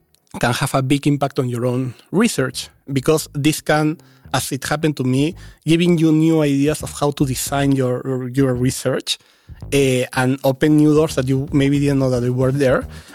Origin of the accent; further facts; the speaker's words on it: Peru; I am not from the Netherlands, I am actually from Peru. The fact that I am from a total different country actually adds a different fresh perspective.